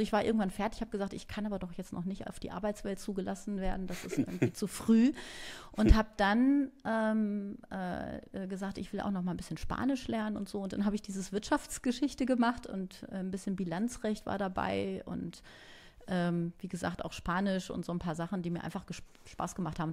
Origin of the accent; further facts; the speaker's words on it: Paderborn, North Rhine-Westphalia, Germany; Ich bin im Großbereich Paderborn groß geworden.